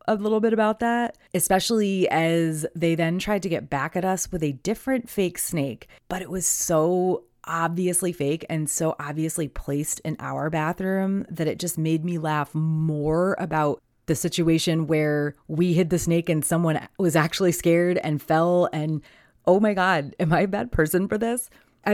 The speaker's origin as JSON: {"language": "English", "region": "East Coast", "country": "United States", "tie": "born or raised there", "said": "I've lived through enough of them growing up on the East Coast"}